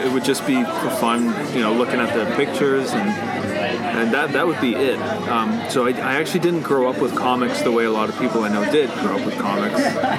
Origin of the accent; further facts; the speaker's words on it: Toronto, Ontario, Canada; So I grew up basically at the border of Scarborough, Markham.